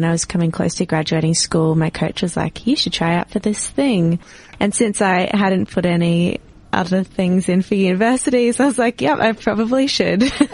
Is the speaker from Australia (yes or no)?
yes; Brisbane, Queensland, Australia; Brisbane.